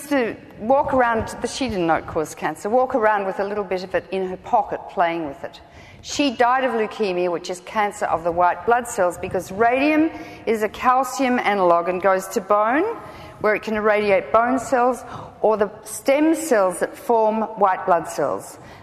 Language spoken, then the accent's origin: English; Australia; and in Australia, which is where I live, hence my accent